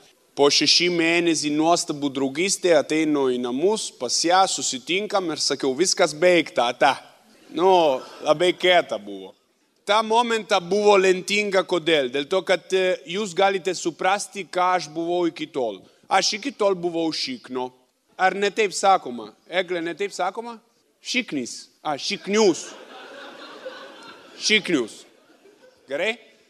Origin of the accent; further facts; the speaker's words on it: northern Italy, Italy; born there; Lithuanian is a second language; Aš esu italas. Gimau šiaurė Italiją, kalnuose.